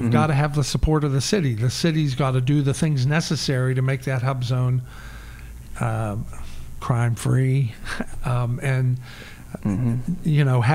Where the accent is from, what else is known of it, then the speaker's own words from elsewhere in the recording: Pittsburgh, Pennsylvania, United States; now in Philadelphia, United States; I love Philadelphia and I'm a part of the fabric of this city, but I was born in Pittsburgh. I'm a Pittsburgher at heart.